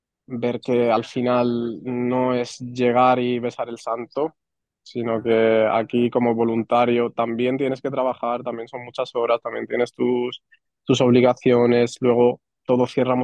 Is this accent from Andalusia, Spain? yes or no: yes; Málaga, Andalusia, Spain; now in Lausanne, Switzerland; Justamente porque yo vengo de Málaga y no estoy muy acostumbrado a ciudades muy grandes